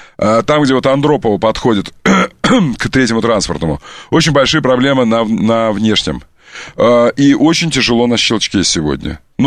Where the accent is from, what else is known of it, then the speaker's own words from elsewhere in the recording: Kuntsevo, Moscow, Russia; Я говорю, вы тульские, а мы кунцевские.